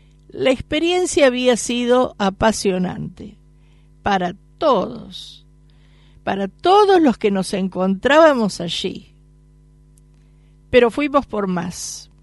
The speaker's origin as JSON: {"language": "Spanish", "region": "Buenos Aires", "country": "Argentina", "tie": "born there", "said": "a los que nacimos en Buenos Aires, nos dicen porteños"}